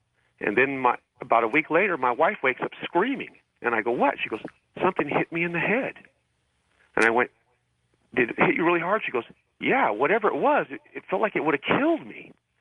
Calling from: Clovis, California, United States; I'm calling from Clovis, California.

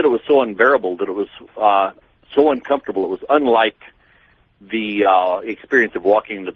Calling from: Sheridan, Wyoming, United States; Sheridan, Wyoming.

